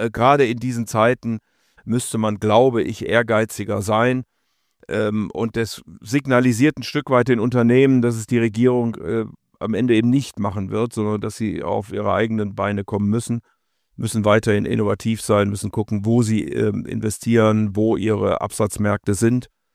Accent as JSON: {"language": "German", "region": "Rhineland", "country": "Germany", "said": "ich bin Rheinländer und damit immer optimistisch."}